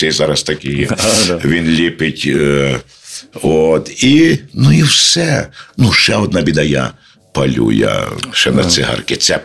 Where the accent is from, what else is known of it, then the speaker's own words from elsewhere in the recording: Ternopil Oblast, Ukraine; І я приїхав в Тернопіль, я сам з Тернопільщини, якби додому.